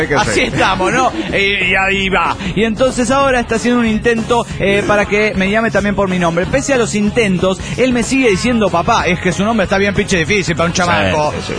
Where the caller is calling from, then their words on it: Cancún, Quintana Roo, Mexico; de Cancún, Quintana Roo.